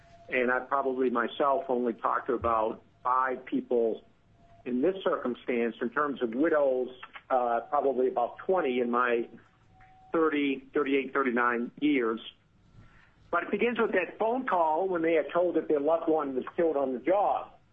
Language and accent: English; Eagle River, Alaska, United States; from Eagle River, and I'm general counsel with the Alaska District Council of Laborers.